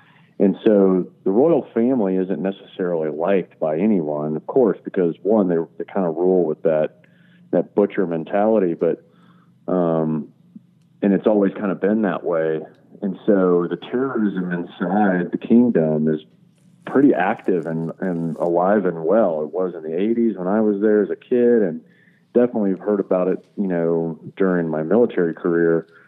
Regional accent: Abqaiq, Eastern Province, Saudi Arabia; well, I grew up in Abqaiq.

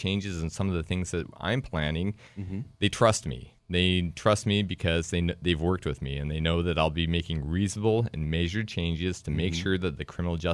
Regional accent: Washington, United States; I'm from the Seattle area, and after going to Western, I stayed for a little while and then went to law school in Oregon.

